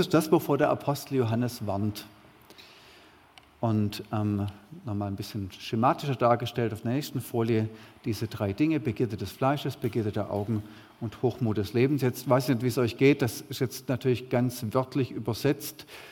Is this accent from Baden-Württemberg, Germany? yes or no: yes; Baden-Württemberg, Germany; Ich bin Schwabe, mit Überzeugung.